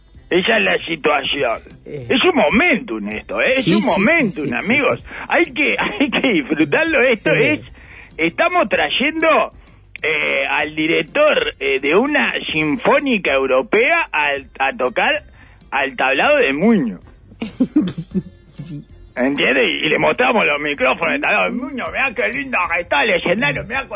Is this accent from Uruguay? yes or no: yes; Uruguay; Porque soy uruguayo.